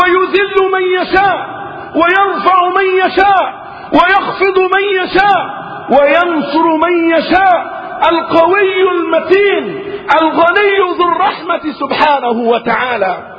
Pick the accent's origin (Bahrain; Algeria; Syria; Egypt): Egypt; وعن بلدنا مصر خاصة